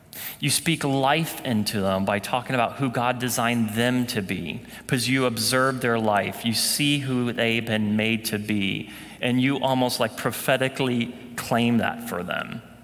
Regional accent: Phoenix, Arizona, United States; As Ryan said, I'm from Phoenix. We don't have a ton of grass in Phoenix.

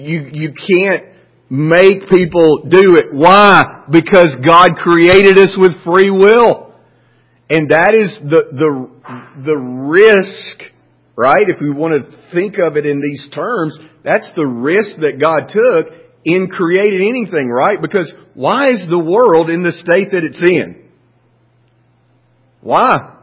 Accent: Alabama, United States; because I'm from Marion County, Alabama.

